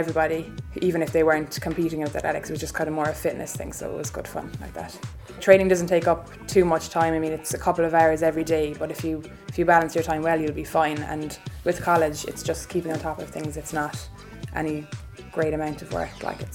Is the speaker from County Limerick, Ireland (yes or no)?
yes; Limerick, County Limerick, Ireland; I'm from Limerick, and I studied and did my Leaving Cert in Castletroy College.